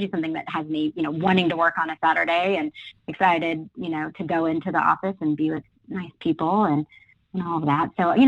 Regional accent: Houston, Texas, United States; I was born in Houston at Women's Hospital, and I grew up in Houston until I went away to college. And I'm actually a fourth-generation Houstonian on my father's side.

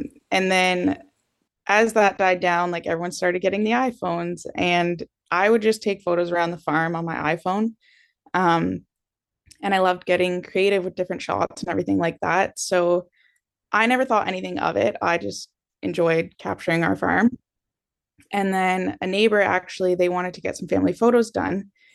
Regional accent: West Lorne, Ontario, Canada; So I'm West Lorne, Ontario. I grew up on a cash crop farm there, and we have beef cattle as well.

